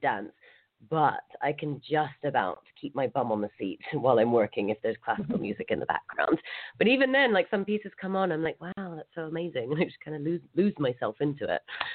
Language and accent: English; Saudi Arabia; And also from growing up in Saudi Arabia, like I had, I like to be aware of my surroundings